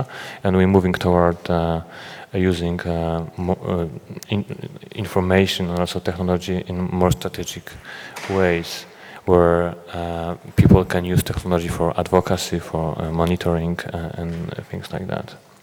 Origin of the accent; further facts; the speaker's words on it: Poland; I'm myself from Poland, and other colleagues are from different countries.